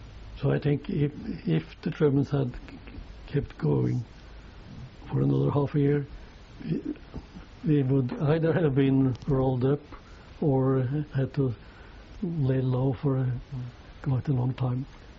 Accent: Rjukan, Vestfold og Telemark, Norway; English is a second language; I am from Rjukan

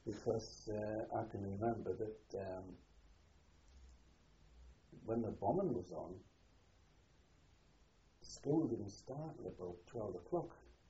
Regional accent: Chicago, Illinois, United States; born there; I was born in Chicago, Bear Park, probably 2.5 miles by day. The 14th of June, 1931.

